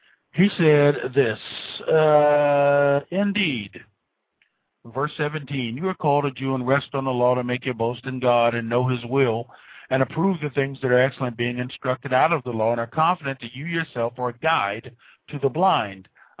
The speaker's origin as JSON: {"language": "English", "country": "United States", "said": "I'm a Christian, and I'm an American, and they're two entirely different things."}